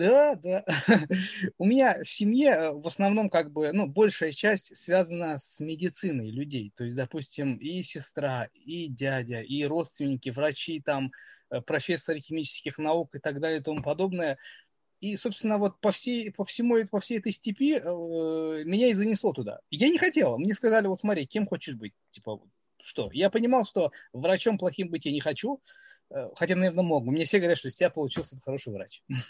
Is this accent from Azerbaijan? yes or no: yes; Ganja, Azerbaijan; я сам из Азербайджана. Город Гянджа. Раньше назывался Кировабад. Это вторая столица.